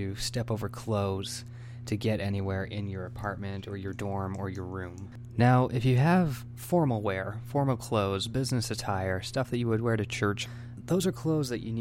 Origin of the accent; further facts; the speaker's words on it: San Diego, California, United States; I grew up in San Diego, California. It's the southernmost city of California, and I lived in a southern suburb of San Diego called Chula Vista. My high school was about 2 miles away from the border.